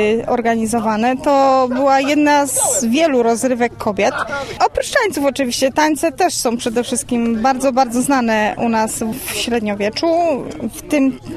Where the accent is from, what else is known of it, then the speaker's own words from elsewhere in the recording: Pludry, Opole Voivodeship, Poland; jestem z Pludar.